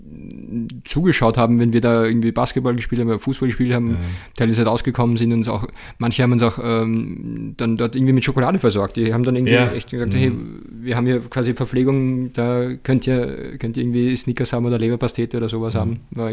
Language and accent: German; Mattersburg, Burgenland, Austria; Das ist eine Gemeinde unweit von Mattersburg weg, von meinem Heimatort.